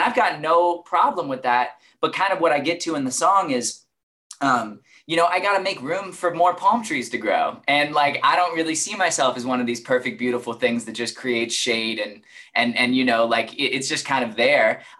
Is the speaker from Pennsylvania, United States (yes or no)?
no; Los Angeles, California, United States; Yeah, born and raised, man. I'm from Elrose and Vine.